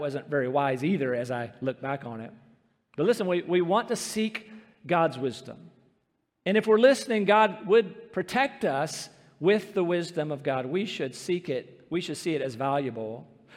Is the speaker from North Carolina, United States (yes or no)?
yes; Rocky Mount, North Carolina, United States; let's go swim in the Tar River there in Rocky Mount, my hometown, and we'll jump off the trestle.